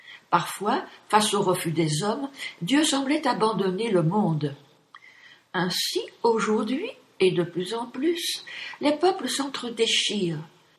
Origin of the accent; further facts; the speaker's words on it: France; born there; je suis née en France, la fille aînée de l'Église.